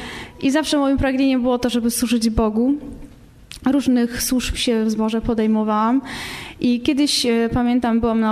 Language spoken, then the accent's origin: Polish; Silesian Voivodeship, Poland; Moi rodzice byli wierzący, gdy przyszłam na świat. Pochodzę z okolicy Śląska Cieszyńskiego, z tak zwanego zagłębia protestantyzmu. I właśnie moi rodzice byli członkami kościoła ewangelicko-augsburskiego